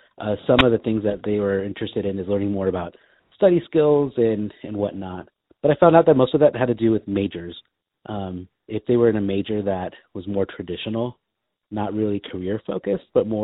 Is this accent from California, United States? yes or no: yes; Napa, California, United States; I'm from Napa, California